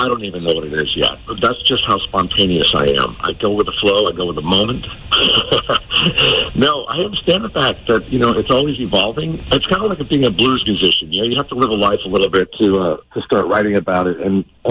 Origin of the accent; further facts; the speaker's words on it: Bridgeport, Connecticut, United States; You know, I'm from Bridgeport, Connecticut. So, it's, you know, my home court area there.